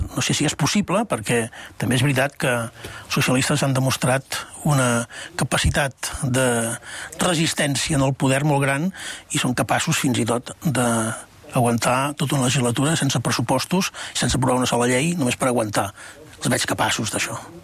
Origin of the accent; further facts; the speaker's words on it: Catalonia, Spain; Però sóc català.